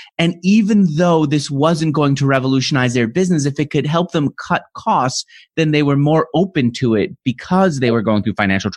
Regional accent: New York, United States; I'm not from San Francisco. I'm a New Yorker. I talk too fast.

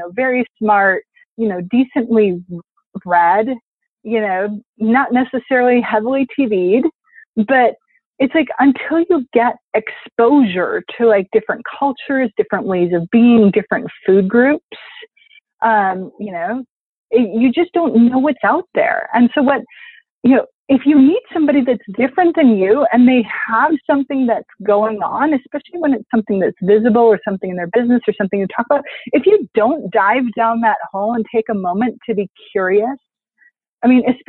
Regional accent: Wisconsin, United States; because I grew up in Wisconsin, like it was all rural. It was dairy farms. I mean, it was Midwest.

